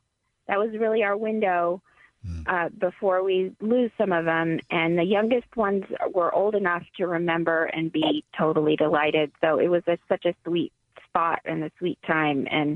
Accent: England, United Kingdom; born there; I was born in England.

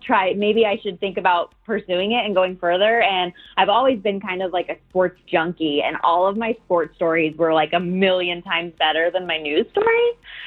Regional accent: Las Vegas, Nevada, United States; Born and raised in Vegas. Went to Sig Rogich Middle School right next to Palo, too.

